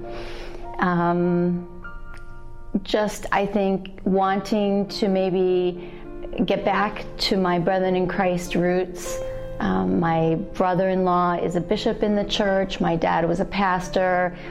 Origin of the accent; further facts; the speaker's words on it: Clarence Center, New York, United States; I grew up in Clarence Center, New York, and had that experience as a PK, missionaries in our home, people staying overnight